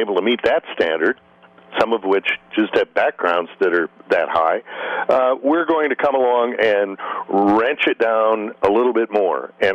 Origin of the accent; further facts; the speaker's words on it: Michigan, United States; I'm from Michigan originally. I know it well.